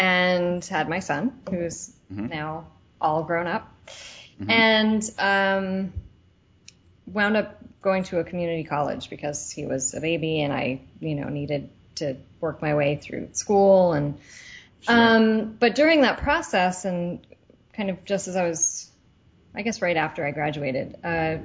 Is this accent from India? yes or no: no; New Jersey, United States; No, I grew up in New Jersey.